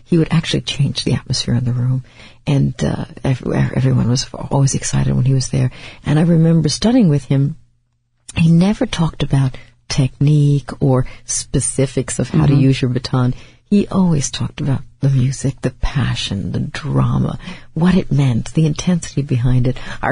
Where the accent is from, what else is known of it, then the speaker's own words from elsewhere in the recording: New York City, New York, United States; Well, I grew up in New York City, which was wonderful, and I went to the conservatories there, first Manus College of Music, and then Juilliard, our school.